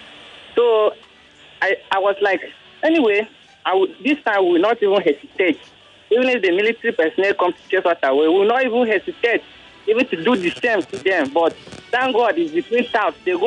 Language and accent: English; Benue, Nigeria; I come from Benue State.